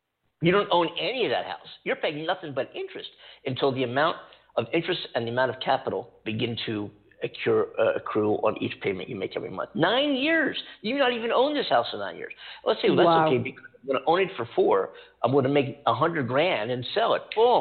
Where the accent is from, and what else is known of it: East Coast, United States; also born or lived in New York City, United States; now in California, United States